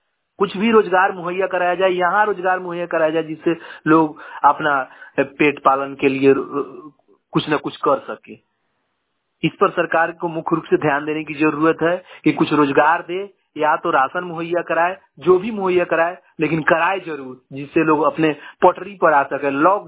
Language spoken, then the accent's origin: Hindi; Badharwa Kala Purvi, India; मैं बढ़ारवा कला पूर्वी के रहने वाला हूँ।